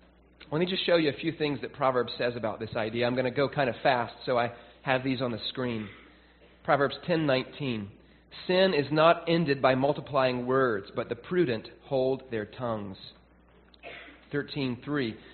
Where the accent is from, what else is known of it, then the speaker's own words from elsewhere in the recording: Southern United States, United States; now in Long Island, United States; I had this stereotype from growing up in the South that people in the New York area were very cold and impersonal, and that means no conversation.